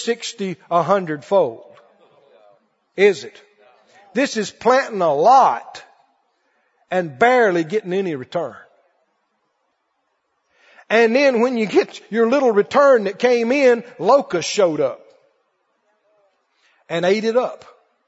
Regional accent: Mississippi, United States; in my rural area where I grew up down in Mississippi

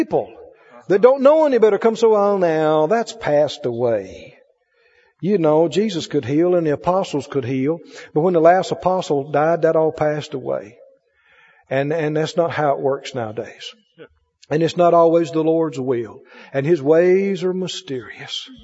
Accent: Mississippi, United States

